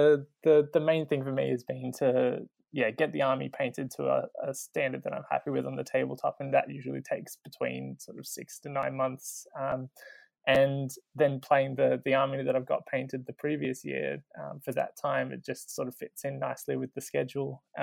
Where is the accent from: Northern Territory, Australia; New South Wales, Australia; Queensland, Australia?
New South Wales, Australia; Sydney; I'm from Sydney.